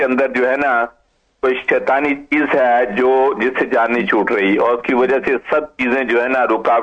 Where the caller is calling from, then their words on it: Sydney, New South Wales, Australia; جی جی Sydney Australia سے